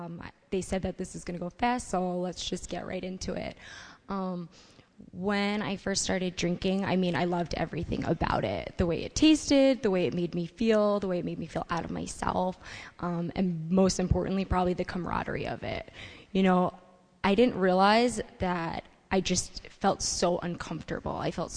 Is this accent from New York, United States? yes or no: yes; New York City, New York, United States; You know, I'm from Brooklyn.